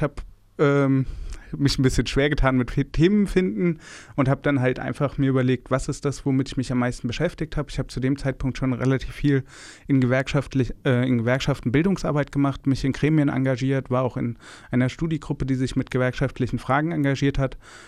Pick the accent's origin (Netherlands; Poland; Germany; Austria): Germany; Frankfurt, Hesse; Ja, ich bin ein echter Frankfurter, nicht Hesse, sondern Frankfurter.